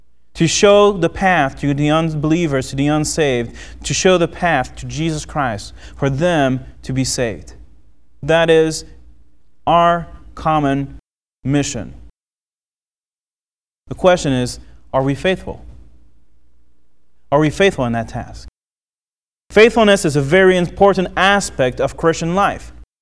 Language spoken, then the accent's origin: English; France; when I was a young kid growing up in France.